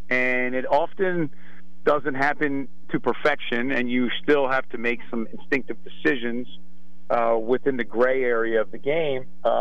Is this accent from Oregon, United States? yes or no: no; Philadelphia, Pennsylvania, United States; I was just thinking, I feel like growing up in Philadelphia, I feel like this is my own version of WIP after an Eagles game on a Sunday